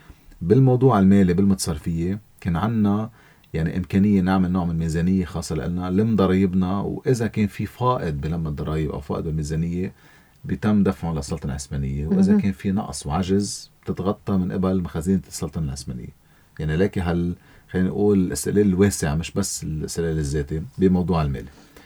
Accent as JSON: {"language": "Arabic", "country": "Lebanon", "said": "نحن كلبنانيين وبخاصة كمسيحيين"}